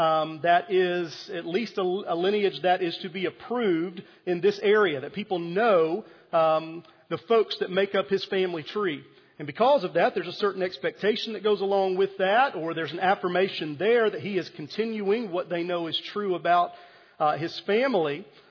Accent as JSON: {"language": "English", "region": "Tennessee", "country": "United States", "tie": "born or raised there", "said": "some of you may not know that I grew up in East Tennessee. And sometimes that East Tennessee comes out and you can hear it."}